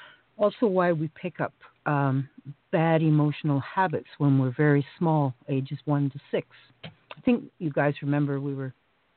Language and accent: English; Canada; No, well, I'm Canadian.